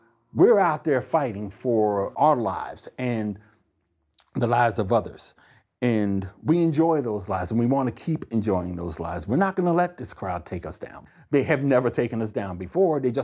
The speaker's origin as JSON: {"language": "English", "town": "Somerset", "region": "New Jersey", "country": "United States", "tie": "born or raised there"}